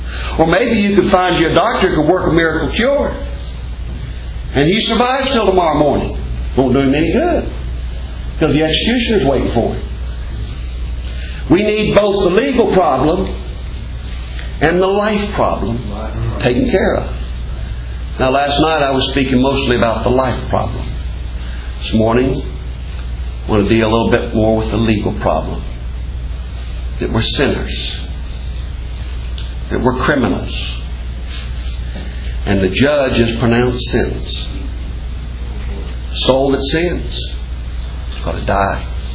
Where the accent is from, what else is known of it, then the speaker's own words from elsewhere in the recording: West Virginia, United States; For me, kind of going back to the area I came from. I was raised mostly in West Virginia. Come down here among the mountains. I live in the flatlands right now.